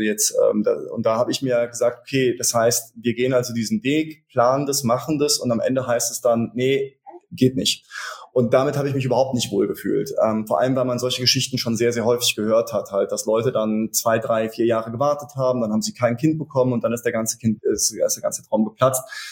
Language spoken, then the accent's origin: German; Eifel, Germany; also ich bin in der Eifel groß geworden